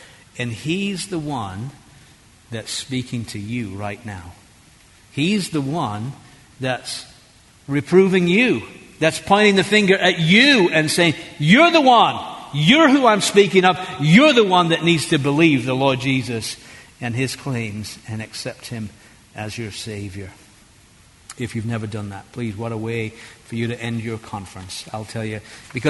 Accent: England, United Kingdom; I was raised in England, so what can you do?

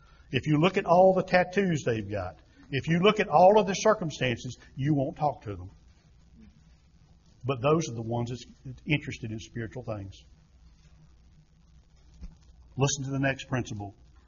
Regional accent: Ruffin, United States; I'm not the same kid you knew 30 years ago growing up in Ruffin.

